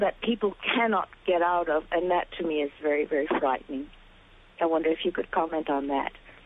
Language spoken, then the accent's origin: English; Mexico City, Mexico; now in New York, United States; I'm from New York, but I grew up in Mexico City.